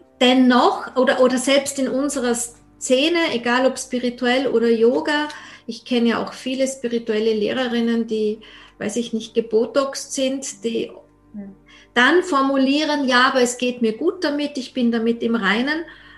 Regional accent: Austria; Kennst du das Wort? Das sagt man bei uns in Österreich, dass man schon hadert.

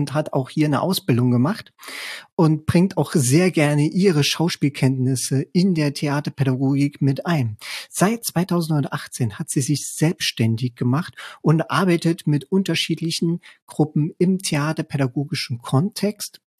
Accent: Saarland, Germany; ja, ich bin Saarländer

